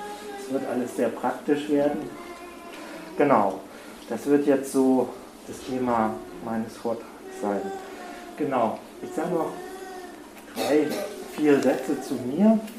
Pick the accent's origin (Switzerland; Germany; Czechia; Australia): Germany; Leipzig, Saxony; ich komme aus Leipzig, habe natürlich einen anderen Blick auf Flensburg